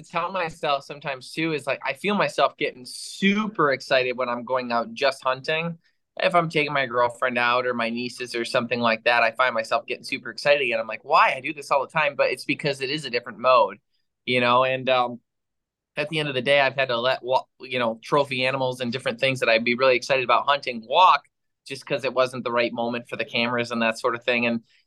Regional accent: Michigan, United States; I grew up hunting turkeys in Michigan and had plenty of experiences and good times with them here in Michigan.

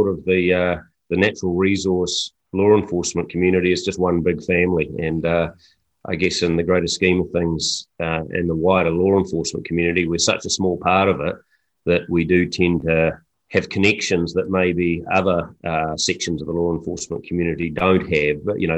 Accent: New Zealand; some of it was just me being a typical New Zealander, a Kiwi, just rocking up and going, "G'day, I'm from New Zealand."

